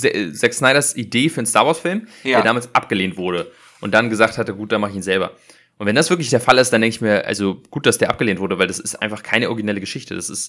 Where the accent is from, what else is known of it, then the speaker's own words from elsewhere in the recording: Berlin, Germany; ich bin selber in Berlin groß geworden, zwar nicht im Gropiusbau und auch nicht zu der Zeit, also ich bin in Wannsee-Steglitz groß geworden, also das ist eigentlich fast eine andere Stadt, das ist sehr privilegiert